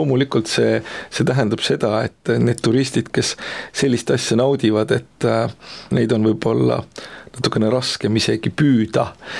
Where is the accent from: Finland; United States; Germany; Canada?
United States; Estonian is a second language; now in Estonia; mina olen näiteks Ühendriikidest rääkinud, kus ma pärit olen